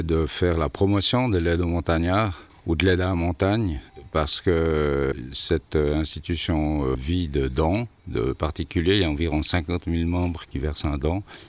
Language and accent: French; Châteaudet, Switzerland; Je suis né à Châteaudet, dans une famille paysanne. À l'âge de 16 ans, j'ai repris l'exploitation agricole de mon père.